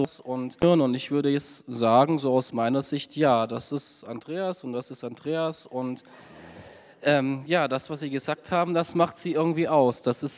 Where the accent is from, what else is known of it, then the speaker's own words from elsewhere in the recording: Baden-Württemberg, Germany; wenn ich sage, ich bin Schwabe